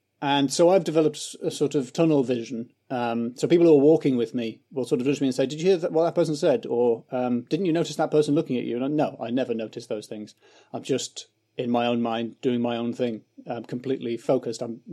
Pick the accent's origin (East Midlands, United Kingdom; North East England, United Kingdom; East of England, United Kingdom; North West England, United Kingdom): North East England, United Kingdom; now in London, United Kingdom; I grew up in County Durham, and I'm middle class by Durham standards. Both my parents worked, and I talk like this. So I was very, very middle class. And then I moved to London